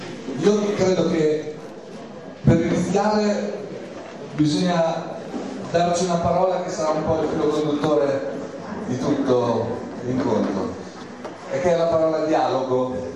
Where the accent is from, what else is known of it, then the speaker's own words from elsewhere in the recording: Rimini, Emilia-Romagna, Italy; Vengo da Rimini